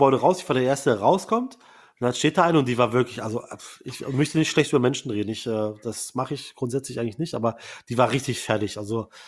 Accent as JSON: {"language": "German", "town": "Braunschweig", "region": "Lower Saxony", "country": "Germany", "said": "Damals habe ich selber noch im Retail gearbeitet, in Braunschweig, wo ich herkomme."}